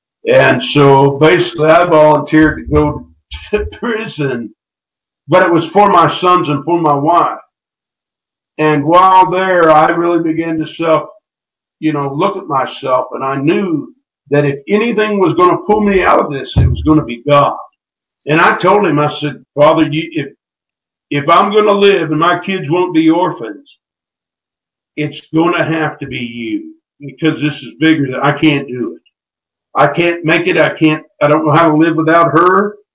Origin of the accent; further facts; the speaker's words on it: Missouri, United States; I'm from Missouri, and Jesse James and I had a lot in common.